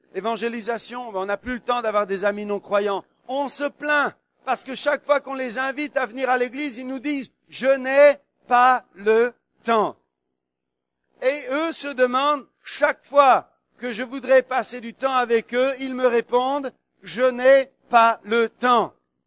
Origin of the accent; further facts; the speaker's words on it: Morocco; born there; Au Maroc, mon pays natal, quand quelqu'un se dépêche, on lui dit, pourquoi t'es si pressé?